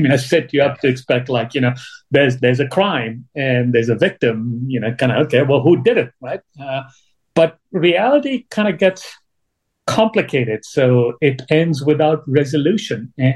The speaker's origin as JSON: {"language": "English", "country": "India", "tie": "born or raised there", "said": "just growing up in India back in the 80s, I actually wanted to be"}